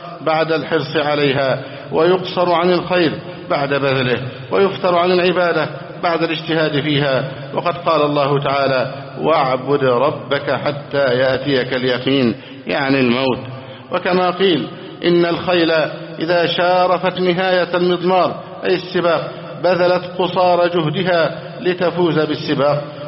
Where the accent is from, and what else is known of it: Egypt